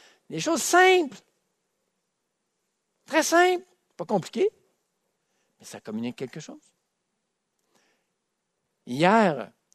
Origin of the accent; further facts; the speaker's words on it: Quebec, Canada; Je suis Québécois de souche.